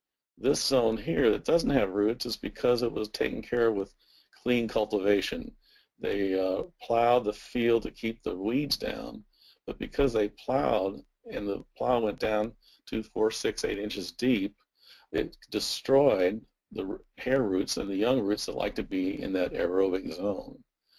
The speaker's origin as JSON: {"language": "English", "town": "St. Louis", "region": "Missouri", "country": "United States", "tie": "born or raised there", "said": "This is taken in my hometown in St. Louis, Missouri, and it seems to be a contest in St. Louis, at least."}